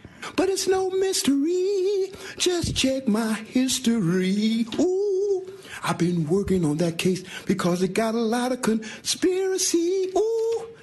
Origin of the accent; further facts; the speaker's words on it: San Francisco, California, United States; I'm on a case. I've been born and raised in the Fillmore, in which we call it the Phil, no more.